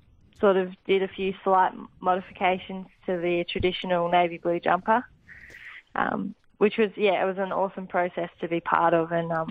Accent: Wangaratta, Victoria, Australia; I grew up in Wang, and I've got two brothers

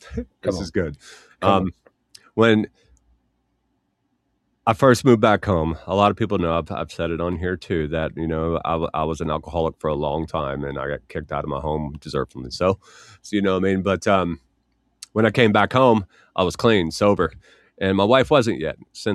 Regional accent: Florida, United States; yeah, I'm from Florida. Yeah. I don't get in Florida water.

